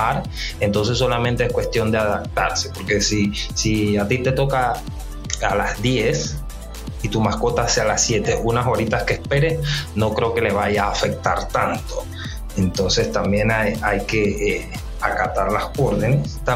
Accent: Panama; Que sabemos cómo somos los panameños

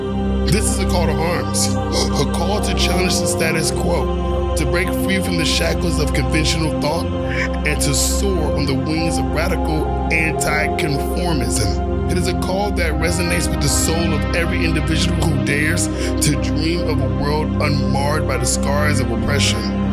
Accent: San Antonio, Texas, United States; from San Antonio, Texas

